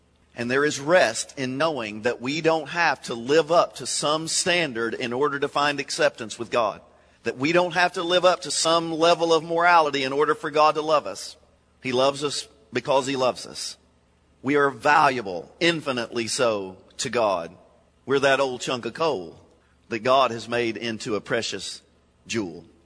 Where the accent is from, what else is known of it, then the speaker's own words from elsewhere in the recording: Kentucky, United States; No, I'm from Kentucky. I was an old chunk of coal.